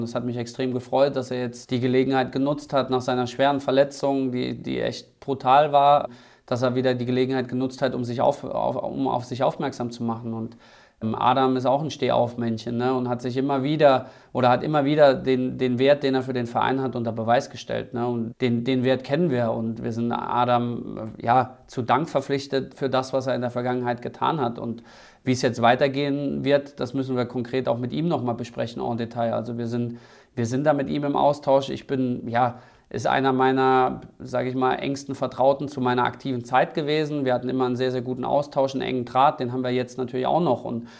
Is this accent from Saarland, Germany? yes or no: yes; Saarland, Germany; dass ich es so sagen muss als Saarländer